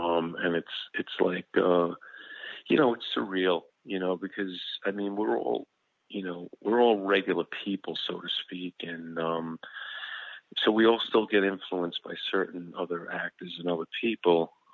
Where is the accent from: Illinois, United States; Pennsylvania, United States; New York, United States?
New York, United States; Brooklyn; growing up in Brooklyn and being a real New York guy